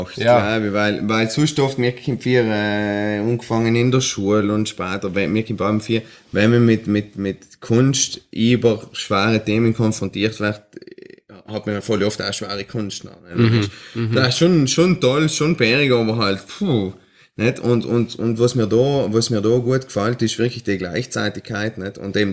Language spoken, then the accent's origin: German; Trentino-Alto Adige, Italy; weil wir bei uns in Südtirol haben viel länger brauchen